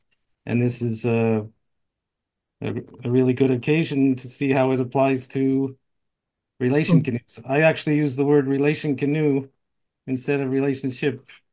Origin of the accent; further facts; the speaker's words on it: Montreal, Quebec, Canada; who's from my hometown in Montreal